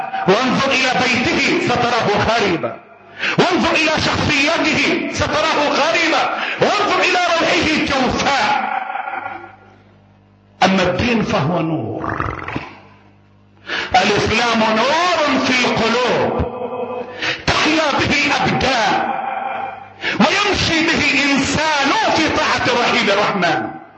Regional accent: Egypt; اللهم احفظ بلدنا مصر من الفتن ما ظهر منها وما بطن

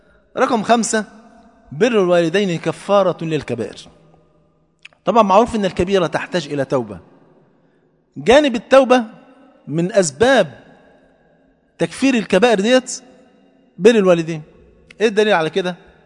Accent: Egypt

